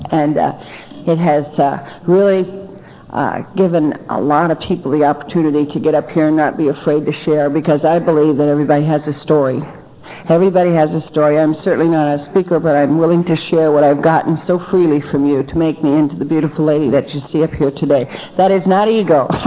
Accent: North Dakota, United States; born there; I'm one of seven children. I'm an Army brat. I was born and raised in the service, and I was born in North Dakota to top things off.

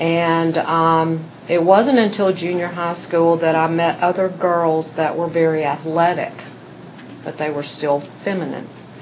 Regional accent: Alabama, United States; accent: twang; I was raised in Alabama. Still have a little bit of the twang.

